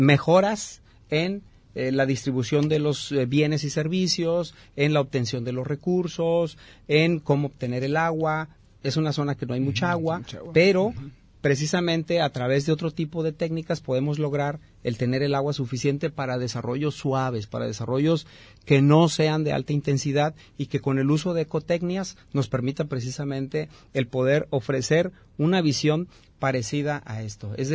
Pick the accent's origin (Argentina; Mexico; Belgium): Mexico; como mexicanos tenemos que ofrecer, como nayaritas, jaliscienses